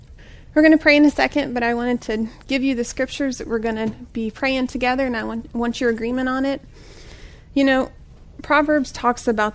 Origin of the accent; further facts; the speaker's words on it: Kentucky, United States; I was born and raised in Central Kentucky.